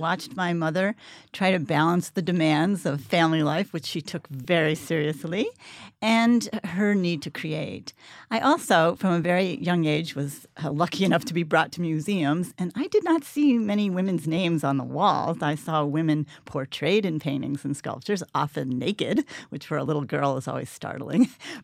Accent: Poughkeepsie, New York, United States; Where I grew up in Poughkeepsie, New York, there were very few venues for art made by anyone.

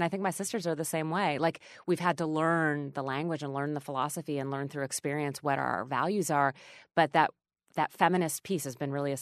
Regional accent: North Dakota, United States; so I grew up in North Dakota. We had one abortion clinic and it was in Fargo. It wasn't far from where I lived.

